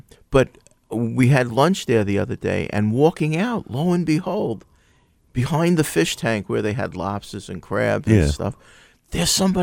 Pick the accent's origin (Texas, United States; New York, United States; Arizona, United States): New York, United States; Queens; I grew up in Briarwood, which is a part of Queens, sort of near Forest Hills and Kew Gardens.